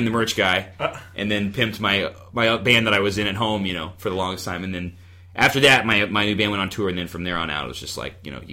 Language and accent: English; Ironton, Missouri, United States; now in St. Louis, United States; But I grew up in Ironton, Missouri.